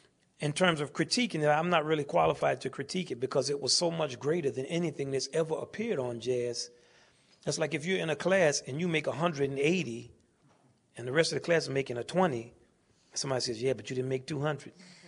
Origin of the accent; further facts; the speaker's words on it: New Orleans, Louisiana, United States; And I'm from New Orleans. We call it the Big Easy.